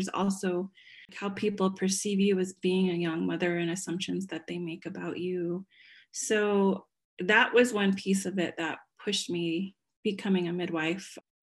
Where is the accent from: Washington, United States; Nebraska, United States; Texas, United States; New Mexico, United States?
New Mexico, United States; Yes, I'm a Navajo midwife, or in our culture, Dene, which means the people. So I grew up in New Mexico, primarily in the Four Corners. I'm one of eight children.